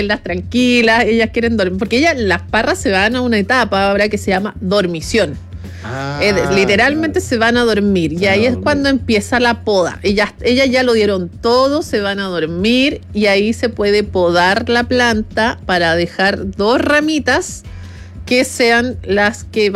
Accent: Santiago, Santiago Metropolitan Region, Chile; las personas que somos de Santiago no conocemos comúnmente lo que es Neuquén.

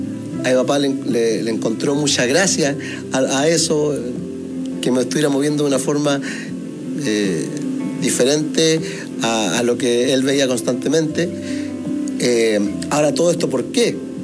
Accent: Talca, Maule, Chile; born there; yo nací en 1980 en la ciudad de Talca.

